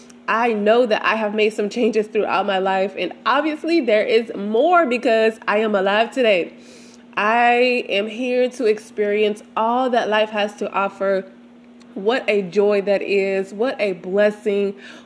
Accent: Louisiana, United States; but in my hometown in Louisiana, they are just now installing those same internet cables

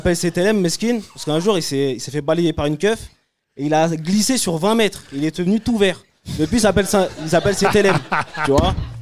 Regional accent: Montreuil, Île-de-France, France; Moi, j'ai grandi à La Plaine

